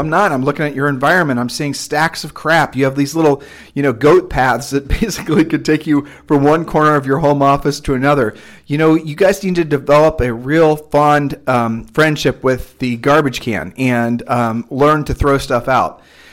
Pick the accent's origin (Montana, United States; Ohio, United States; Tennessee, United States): Ohio, United States; moved away; also born or lived in Nevada; And we're originally from Ohio, and she had allergies there.